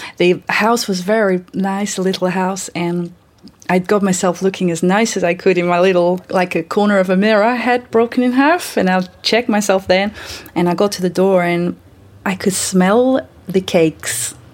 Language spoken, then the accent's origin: English; Vladivostok, Primorsky Krai, Russia; English is a second language; I live most of my life in Vladivostok in Russia. It was a hard town for me to live because I was bisexual in this town